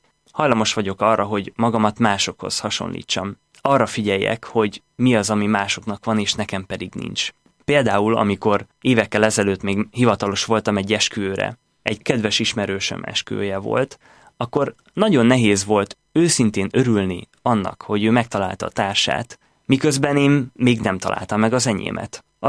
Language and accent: Hungarian; Tiszasas, Jász-Nagykun-Szolnok, Hungary; Tiszasason nőttem föl, ez egy kis falu a Tisza mellett, Jász-Nagykun Szolnok megyében.